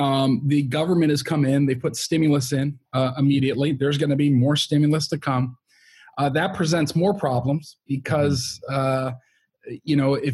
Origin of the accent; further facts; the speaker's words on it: Chicago, Illinois, United States; Growing up in Chicago, in the south suburbs of in apartment buildings my whole life.